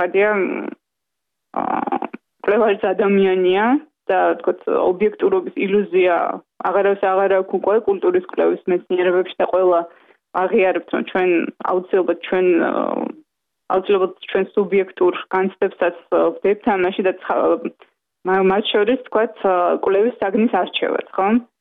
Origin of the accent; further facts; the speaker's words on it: Tbilisi, Georgia; დავიბადე თბილისში, გავიზარდე თბილისში და ჩემი ცხოვრების უდიდესი ნაწილი მჭიდროდ არის დაკავშირებული ამ ქალაქთან